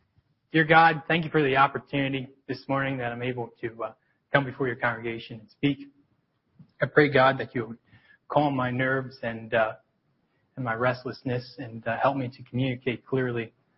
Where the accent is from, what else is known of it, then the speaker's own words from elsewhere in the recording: Pennsylvania, United States; So I'm from Lancaster County, so when I meet somebody, there's two things that I want to know right away